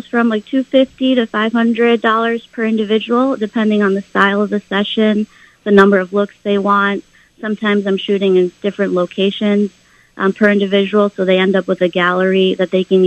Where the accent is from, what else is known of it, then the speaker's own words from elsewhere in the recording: Stamford, Connecticut, United States; also born or lived in Westchester; I'm from Stamford, Connecticut, originally Westchester, but a lot of our client base was in Greenwich